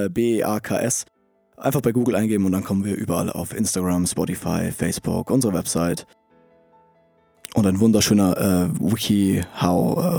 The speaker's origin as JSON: {"language": "German", "town": "Steingaden", "region": "Bavaria", "country": "Germany", "said": "Wir kommen alle aus der Nähe von Steingaden. Das ist bei Schloss Neuschwanstein ganz im Süden von Deutschland."}